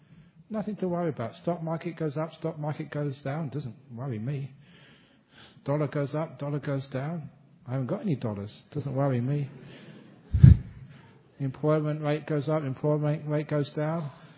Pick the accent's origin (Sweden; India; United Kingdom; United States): United Kingdom; England; I was born in English. English are always eccentric.